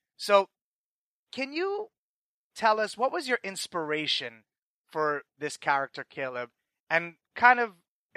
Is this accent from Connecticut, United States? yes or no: no; New York City, New York, United States; And I'm a New Yorker, too.